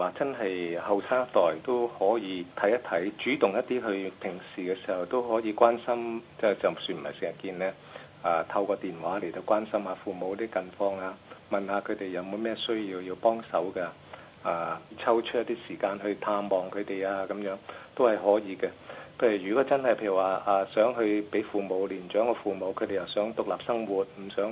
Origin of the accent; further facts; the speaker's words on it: China; 我諗佢同我哋中國人都係一樣嘅。